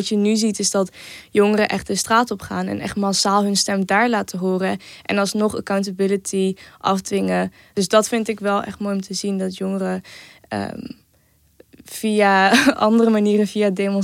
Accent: Netherlands; Ik ben ook een trotse Nederlander, weet je.

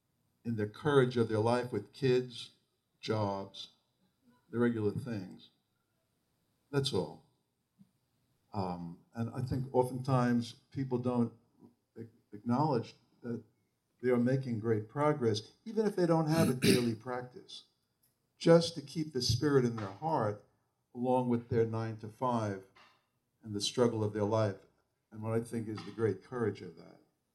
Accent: New York, United States; I grew up in New York and Long Island.

